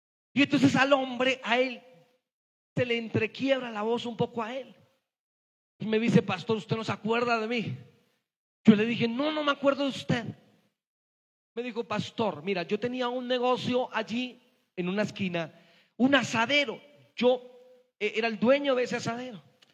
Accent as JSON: {"language": "Spanish", "town": "San Miguel", "region": "Boyacá", "country": "Colombia", "tie": "born or raised there", "said": "Yo me vine de San Miguel, como 10 años después tuve que ir a hacer una diligencia cerca de San Miguel en Boyacá. Y entonces yo dije, yo quiero pasar por mi pueblo"}